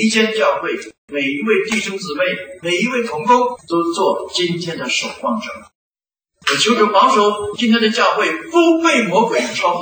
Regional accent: Beijing, China; 我是北京人，在北京长大

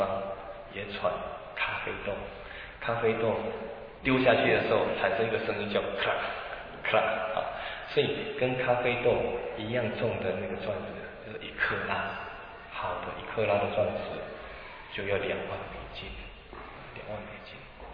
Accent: China; 然后犹太人呢，他们像我们中国人，大概3代人出国就会失传啊。像我的孩子，我强迫他学中文，学中文啊。

